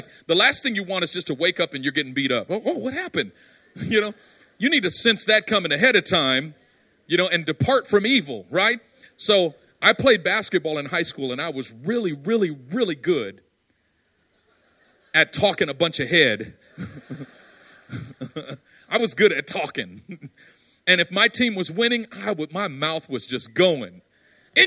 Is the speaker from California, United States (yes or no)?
yes; Oakland, California, United States; Now, I grew up in East Oakland. I had a lot of discernment.